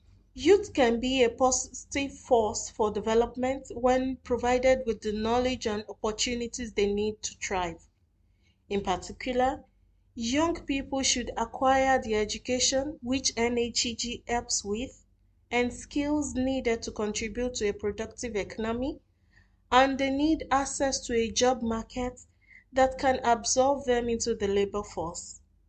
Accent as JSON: {"language": "English", "country": "Nigeria", "lives_now": "Doha, Qatar", "said": "I am a Nigerian living in Doha, Qatar, and I work as a news reporter and editor. I studied journalism in Nigeria"}